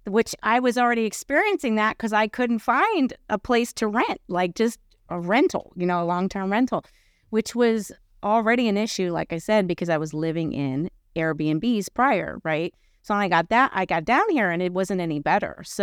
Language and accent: English; New York, United States; I mean, I'm from New York, so I'm used to seeing everything and anything, to be honest.